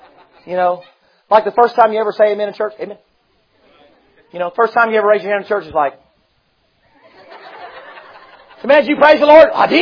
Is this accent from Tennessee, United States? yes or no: yes; Tennessee, United States; Hey, I'm from Tennessee, buddy.